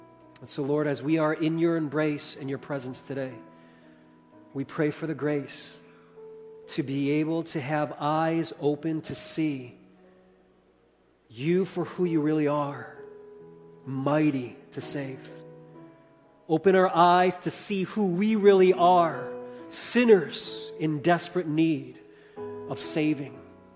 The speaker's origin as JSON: {"language": "English", "town": "Chicago", "region": "Illinois", "country": "United States", "tie": "born or raised there", "said": "You know, growing up in Chicago, one of the things that I loved about summers in the big city of Chicago was an annual event called the Taste of Chicago."}